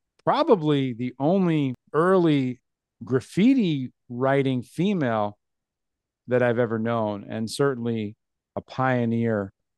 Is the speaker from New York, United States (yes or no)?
yes; New York City, New York, United States; She is somebody that, as a kid growing up in New York City, seeing all of the graffiti around me